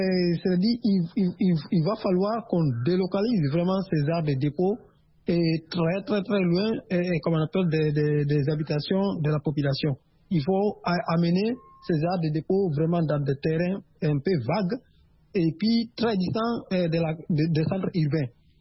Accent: Guinea; je suis un Guinéen aussi. Et j'ai vécu dans ce pays, et puis aussi, et mon lycée était tout près de ce dépôt de ce carburant-là.

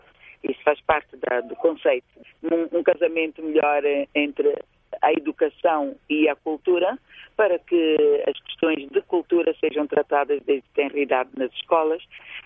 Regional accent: Angola; Sinto-me orgulhosa como mulher, como angolana e como artista

